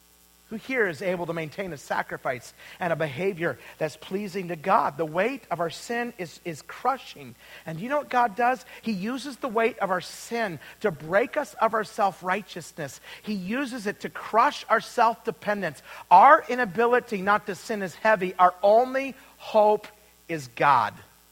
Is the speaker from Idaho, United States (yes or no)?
yes; Idaho, United States; I went to this Bible college in Wisconsin. I came from Idaho. My parents were first generation believers.